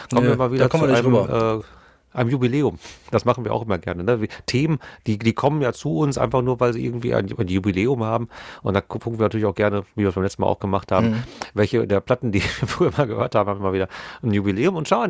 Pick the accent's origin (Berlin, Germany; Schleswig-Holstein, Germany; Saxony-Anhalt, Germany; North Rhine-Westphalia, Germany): North Rhine-Westphalia, Germany; wir kommen aus dem Pott